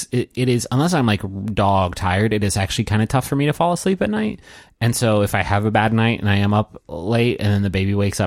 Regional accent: Chicago, Illinois, United States; I'm from Chicago.

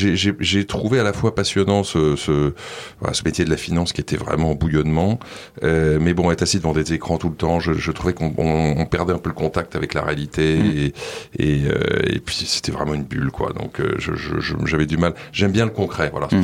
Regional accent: Paris, Île-de-France, France; also born or lived in United States; j'ai grandi à Paris, j'ai fait mes études... à Paris, et puis ensuite en Belgique, et puis ensuite je suis parti aux États-Unis pour faire mes études aux États-Unis.

